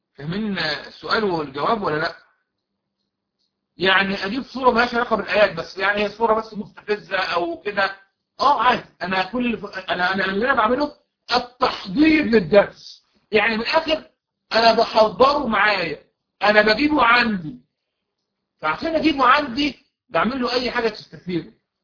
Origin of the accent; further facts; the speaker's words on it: Egypt; عندنا في مصر